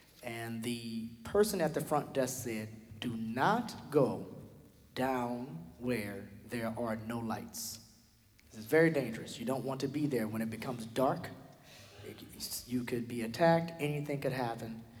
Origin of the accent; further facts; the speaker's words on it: New Orleans, Louisiana, United States; The bar, because we're from New Orleans, the bar should be here.